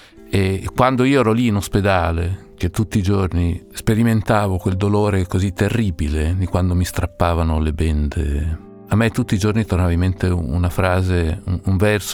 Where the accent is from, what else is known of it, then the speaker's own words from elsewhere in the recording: Parma, Emilia-Romagna, Italy; born there; Io sono nato a Parma